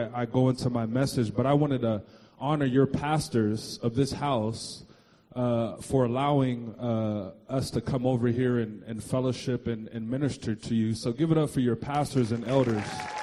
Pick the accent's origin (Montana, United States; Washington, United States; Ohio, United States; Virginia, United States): Washington, United States; Seattle; So, yeah, I'm originally from Seattle. Grew up with my mom and my dad at the time.